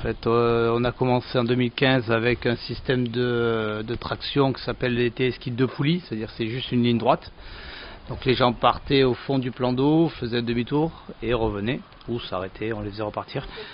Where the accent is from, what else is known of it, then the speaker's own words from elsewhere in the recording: Perpignan, Occitanie, France; moi je viens de Perpignan, j'avais un téléski sur Barcarès avant.